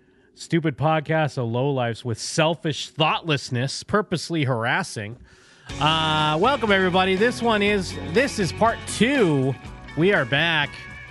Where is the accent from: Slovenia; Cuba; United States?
United States; Northeast; Usually, growing up in Northeast, you'd hear about it a lot because usually it would come up the coast or whatever.